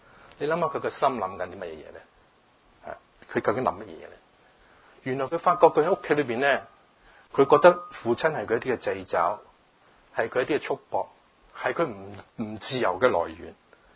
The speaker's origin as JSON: {"language": "Cantonese", "country": "China", "said": "即係西人嘅湯，唔係我中國人嘅湯嚇。"}